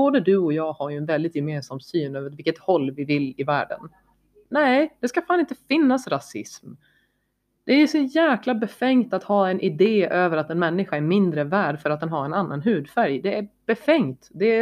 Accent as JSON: {"language": "Swedish", "region": "Norrland", "country": "Sweden", "said": "för att jag är från Norrland"}